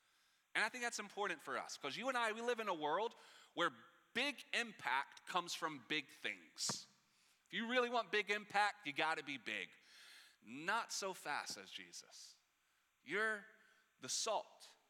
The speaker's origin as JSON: {"language": "English", "region": "the South", "country": "United States", "said": "Again, I'm from the South. I feel like I say that every time I'm up here, just to remind you."}